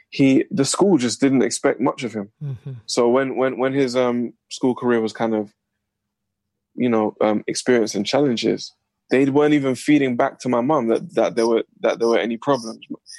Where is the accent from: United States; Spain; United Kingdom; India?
United Kingdom; London; Well, I grew up in Northwest London on a housing estate called St. Raphael's Estate, close to Wembley.